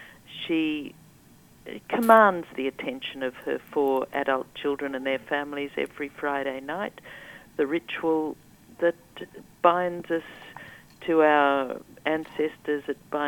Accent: Chatswood, New South Wales, Australia; born there; I was born in Chatswood, and my parents were born in Australia.

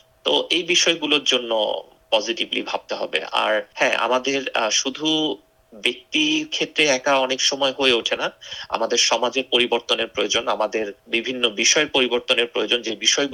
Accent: Bangladesh; moved away; যেহেতু আমি বাংলাদেশে কালচার সবকিছু এগুলোতে বড় হয়েছি

